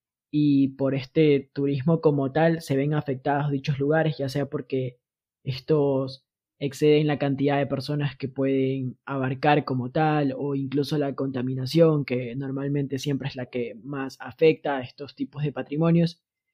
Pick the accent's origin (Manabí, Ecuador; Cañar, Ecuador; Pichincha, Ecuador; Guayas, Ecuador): Manabí, Ecuador; Portoviejo; los dos somos de Ecuador, pero tú eres de Cuenca y yo soy de Puerto Viejo. y tenemos un acento totalmente distinto